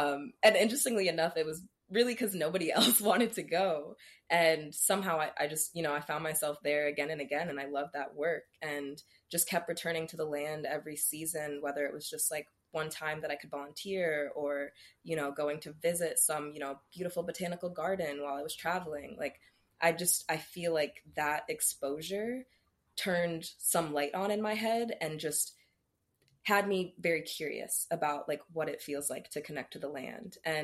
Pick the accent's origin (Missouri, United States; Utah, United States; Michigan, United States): Michigan, United States; Detroit; born there; So I was born in Detroit, and there's just like a huge movement of urban ag and returning to the land there.